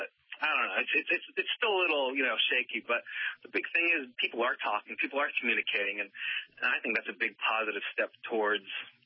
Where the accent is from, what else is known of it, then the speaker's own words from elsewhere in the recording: Tucson, Arizona, United States; I grew up here in Tucson. My parents live right down the street from the Safeway.